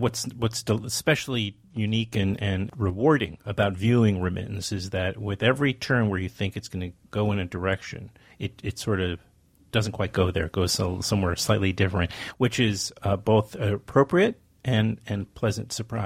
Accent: Queens, New York, United States; I have a childhood friend who I grew up with in Queens

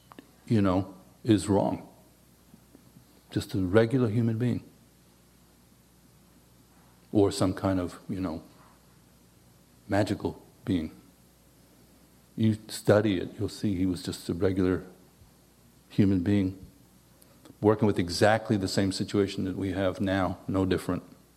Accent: New York, United States; You know, some of it's from growing up in New York. It's like, are you talking to me? You know that vibe?

